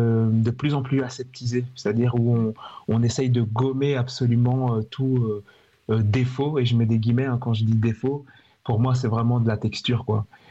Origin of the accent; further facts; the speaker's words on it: Brussels, Brussels-Capital Region, Belgium; moi je suis de Bruxelles